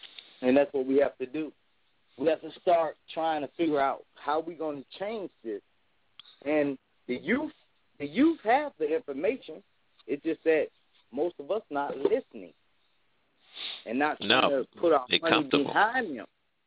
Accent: Cleveland, Ohio, United States; because, see, I'm originally from Cleveland. And then Cleveland and Detroit is kind of, like, connected.

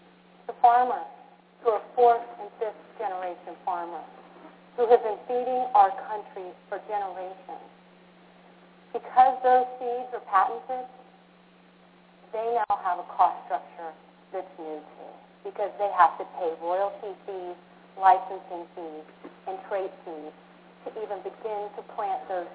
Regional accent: United States; And as an American, I realized this very easily could be affecting our global competitiveness.

